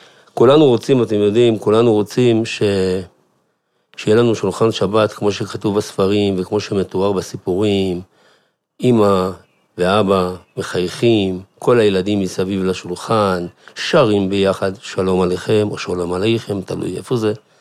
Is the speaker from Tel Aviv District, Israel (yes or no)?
yes; Bnei Brak, Tel Aviv District, Israel; born there; moved away as an adult; now in Jerusalem, Israel; נולדתי בבני ברק, עברתי את המסלול הרגיל של ילד נער חרדי, תלמוד תורה, חיידר, ישיבה קטנה, ישיבה גדולה, כולל. לפני כ-35 שנה הקמתי את ביתי בירושלים